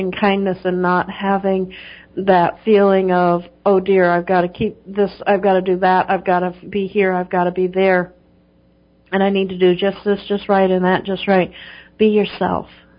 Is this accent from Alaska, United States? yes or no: yes; Alaska, United States; I feel that there's a woman here in my home state that is feeling that type of negativity